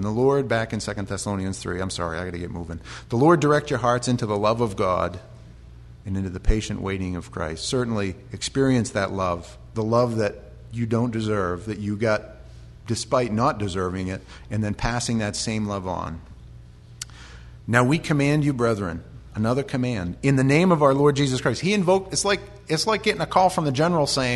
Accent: Maine, United States; they're rhythmically challenged because we're from Maine, let's be honest, and we don't have a whole lot of rhythm.

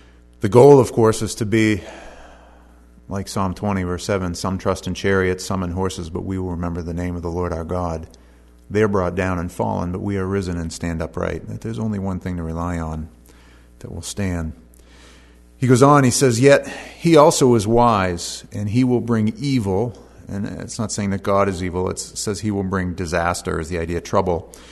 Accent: East Millinocket, Maine, United States; I grew up in East Millinocket

